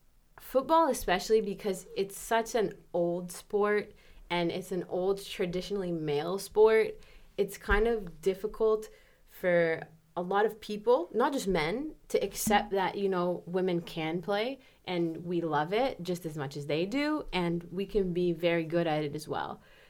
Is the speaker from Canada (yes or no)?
yes; Canada; also born or lived in United States; now in Germany; I grew up in Canada. My parents are Italian.